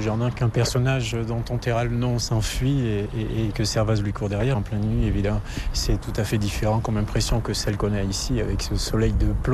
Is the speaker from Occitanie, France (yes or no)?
yes; Montréjeau, Occitanie, France; où nous étions tout à l'heure à Montréjou, là où j'ai grandi, et où on a franchi la Garonne.